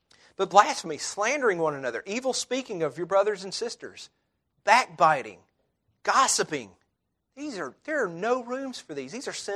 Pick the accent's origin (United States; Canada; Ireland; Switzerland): Ireland; I can't help it. I'm Irish. That's my Irish temper.